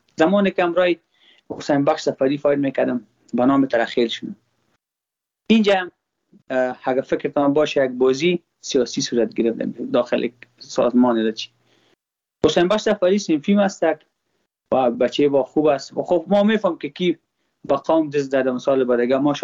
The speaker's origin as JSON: {"language": "Persian", "country": "Afghanistan", "said": "ما خود ما افغان هستم."}